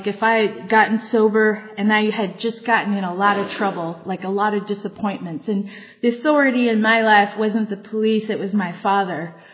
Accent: Long Beach, California, United States; And I grew up in Long Beach, and that's just to say I had a good geographical area to do my stuff, you know.

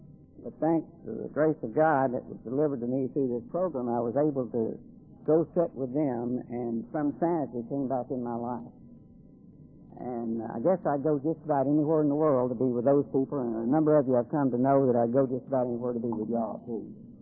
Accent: Kentucky, United States; I'm a redneck from West Kentucky, and I sure do sound a lot like y'all

